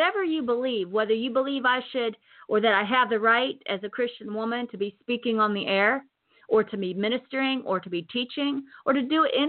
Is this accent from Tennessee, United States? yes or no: yes; Tennessee, United States; Sorry, I just showed you that I'm from Tennessee.